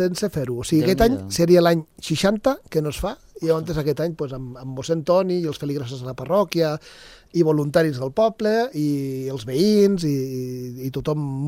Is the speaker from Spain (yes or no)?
no; Encamp, Andorra; ja avui com que estem en camp i és el meu poble